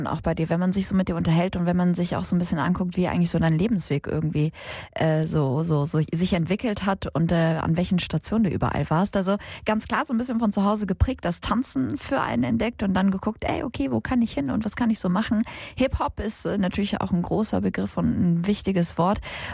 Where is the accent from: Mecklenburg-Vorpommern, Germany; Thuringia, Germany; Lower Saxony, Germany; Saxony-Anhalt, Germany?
Lower Saxony, Germany; als jemand, der in Ostfriesland groß geworden ist, habe ich damit anfänglich ein bisschen Schwierigkeiten gehabt, das zu verstehen.